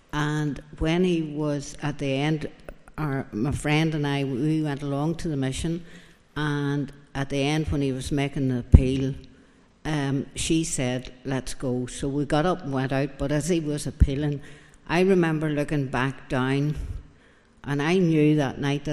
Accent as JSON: {"language": "English", "town": "Portadown", "region": "Northern Ireland", "country": "United Kingdom", "tie": "born or raised there", "said": "Well, I was brought up in Portadown, and we were sent along to Drumcree Church."}